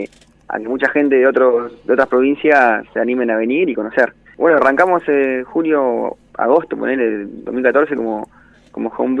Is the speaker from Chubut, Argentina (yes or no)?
yes; Puerto Madryn, Chubut, Argentina; nosotros nacimos en Puerto Madryn, somos acá.